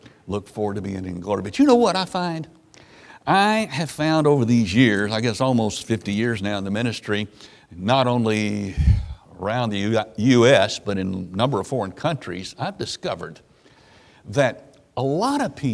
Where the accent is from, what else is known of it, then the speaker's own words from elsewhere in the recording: the South, United States; I'm from the South, by the way, so I can pick on us a little bit. Especially growing up in the South where the gospel is all around us.